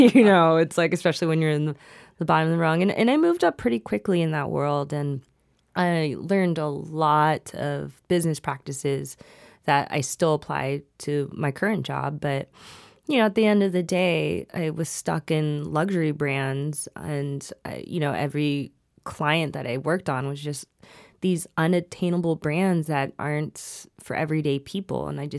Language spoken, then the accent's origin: English; Florida, United States; I grew up in Florida. Uh-huh. My parents are originally from Thailand, first generation.